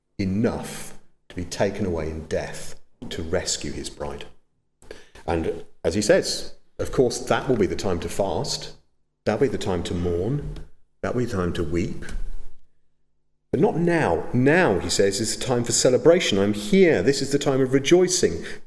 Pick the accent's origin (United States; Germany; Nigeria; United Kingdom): United Kingdom; I've said this before, we are British, and I apologise for that.